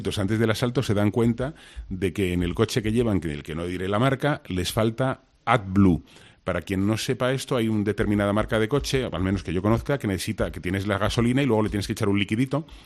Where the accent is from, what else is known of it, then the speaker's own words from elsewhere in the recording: Spain; qué inocentes somos los españoles